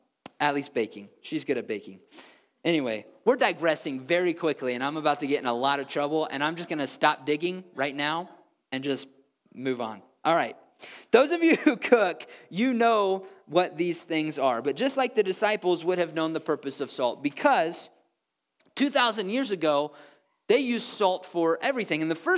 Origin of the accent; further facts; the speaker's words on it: Midwest, United States; I grew up in the Midwest, where if you kept your salt out on the table too long, it would clump up because of the humidity.